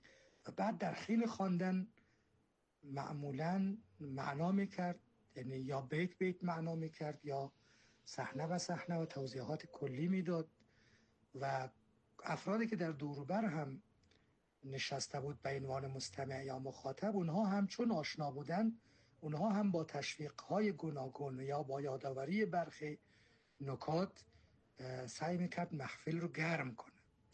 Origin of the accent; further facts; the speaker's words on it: Afghanistan; از جمله در مناطق مرکزی افغانستان و از جمله در جایی که من خودم زندگی می کردم، دوران نوجوانی و کودکیم را، یعنی اورزگان خاص